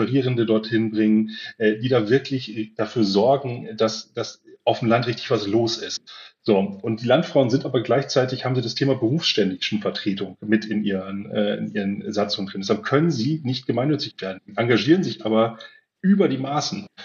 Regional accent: Lower Saxony, Germany; ich komme aus der Nähe von Buxtehude ursprünglich.

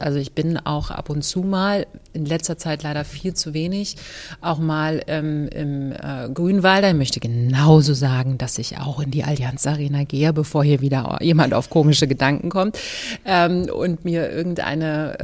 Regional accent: Berlin, Germany; born there; ich bin ja im Osten Berlins geboren worden, und bin ja auch ein Ossi

